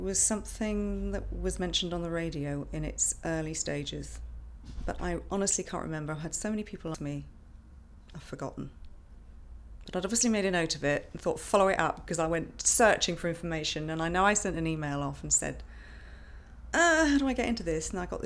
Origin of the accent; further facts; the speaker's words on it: Shotley, East of England, United Kingdom; I come from Shotley, which is a village outside Ipswich in Suffolk.